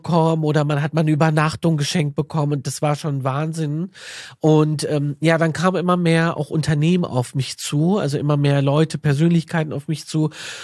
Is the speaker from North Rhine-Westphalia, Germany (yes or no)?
yes; Düsseldorf, North Rhine-Westphalia, Germany; also ich komme aus Düsseldorf, ich habe in Köln studiert